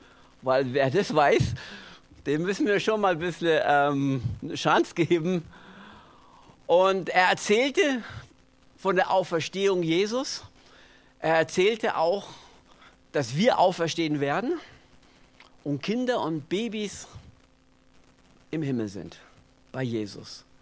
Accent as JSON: {"language": "German", "town": "Memmingen", "region": "Bavaria", "country": "Germany", "said": "Also ich komme aus Memmingen."}